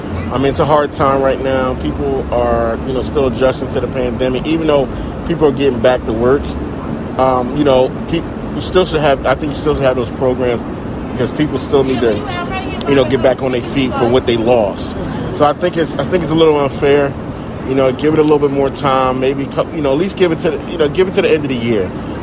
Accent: Philadelphia, Pennsylvania, United States; I'm from Southwest Philly.

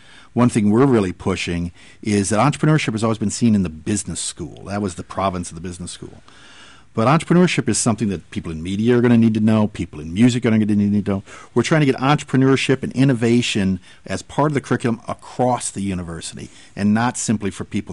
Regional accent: Peoria, Illinois, United States; I come from Peoria, Illinois, and the town employer is the Caterpillar Tractor Company.

